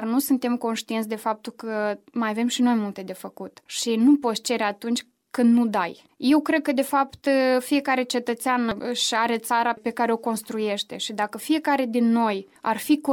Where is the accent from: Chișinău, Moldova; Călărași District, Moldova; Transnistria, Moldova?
Călărași District, Moldova; Sadova; la Sadova, acolo de unde sunt eu, se discută foarte mult această problematică